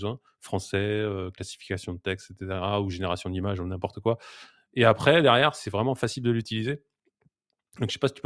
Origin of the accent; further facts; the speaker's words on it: France; en tant que français, c'est le langage